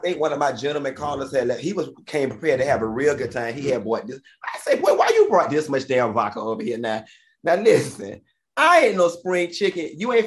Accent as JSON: {"language": "English", "town": "Miami", "region": "Florida", "country": "United States", "said": "you know, I'm from Miami"}